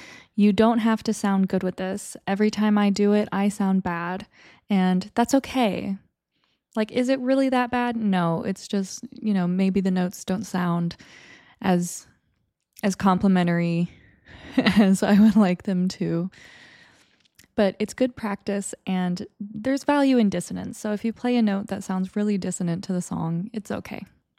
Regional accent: Illinois, United States; And I am also from Illinois, so let's go Illinois.

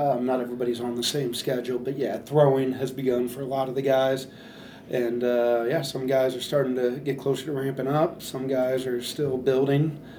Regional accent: St. Louis, Missouri, United States; No, I grew up in St. Louis.

